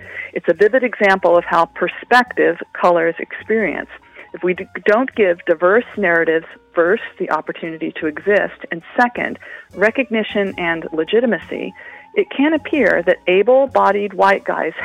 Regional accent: Escalon, California, United States; As I mentioned, I grew up in California. I grew up in the Central Valley in a small farming town called Escalon.

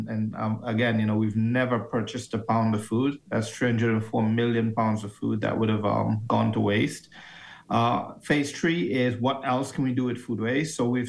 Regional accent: Trinidad & Tobago; moved away as an adult; now in United States; Well, personally, I mean, I grew up in Trinidad and Tobago. I grew up very poor, very food insecure. Moved to the U.S. in 1998. I was 18 at the time.

